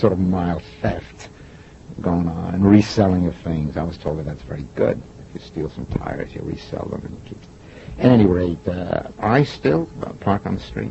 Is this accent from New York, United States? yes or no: yes; Coney Island, New York, United States; I got that growing up in Coney Island. You know, I lived in the street a lot as a kid